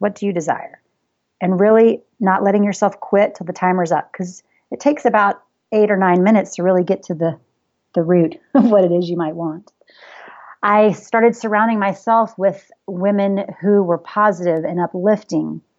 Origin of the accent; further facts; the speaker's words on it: the South, United States; I am from the South, and us Southern belles, we tend to just slap on the lipstick